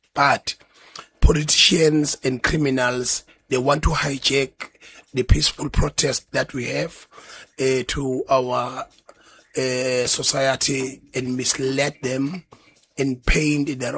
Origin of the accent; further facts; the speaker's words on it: East London, Eastern Cape, South Africa; I'm from East London, and we have been extremely peaceful there.